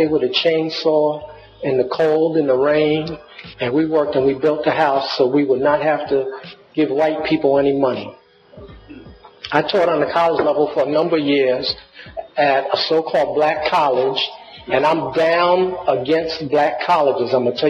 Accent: Brooklyn, New York, United States; First of all, I grew up in Brooklyn, and I saw, looking back on my life, I saw about 30 of my friends

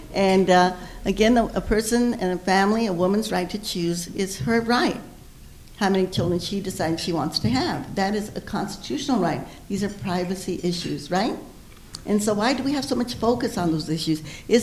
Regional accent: Stockton, California, United States; In my town where I grew up in Stockton, California, we had a lot of the World War II prisoners from Germany and Italy

